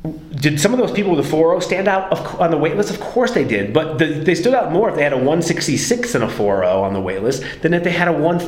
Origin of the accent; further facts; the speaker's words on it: Alabama, United States; because I'm from Alabama.